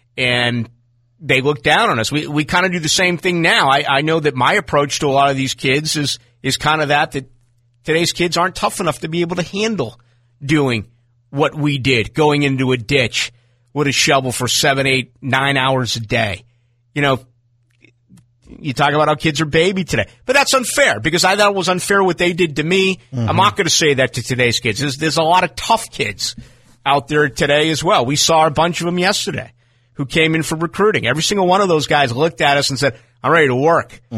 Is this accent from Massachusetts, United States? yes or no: yes; Boston, Massachusetts, United States; And where I grew up in Boston, you had two channels that carried like the Red Sox and the Bruins.